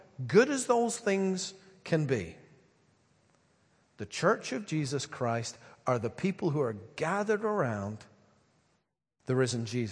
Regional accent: Dalkeith, Scotland, United Kingdom; also born or lived in Edinburgh; I grew up in St. John's of King's Park in Dalkeith. Although for the first few years of my life, I went to a congregational church in Edinburgh.

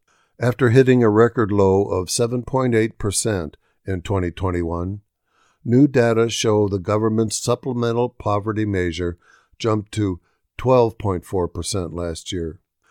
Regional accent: Des Moines, Iowa, United States; When I was growing up in Des Moines, my mom had a stable job with the state

